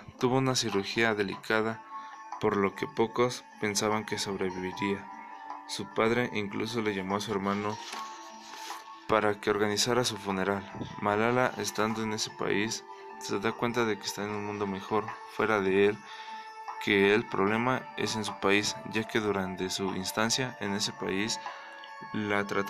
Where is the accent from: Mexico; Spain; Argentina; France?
Mexico; nosotros como mexicanos somos afortunados